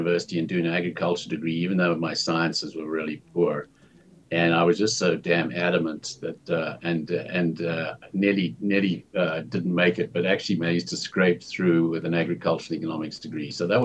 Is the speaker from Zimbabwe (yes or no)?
yes; Zimbabwe; When growing up in Zimbabwe, I studied who was making money.